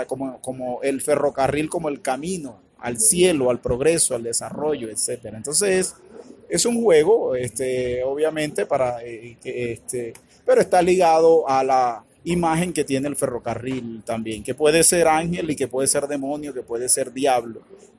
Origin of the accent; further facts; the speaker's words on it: Valledupar, Cesar, Colombia; also born or lived in Cartagena; yo nací en Valledupar. Yo soy nacido en Valledupar. Hice todo mi bachillerato, la primaria y el bachillerato en Valledupar, pero la universidad la hice en Cartagena. Entonces, me he movido siempre entre Valledupar y Cartagena. Viví un tiempo también en Bogotá, luego estuve en México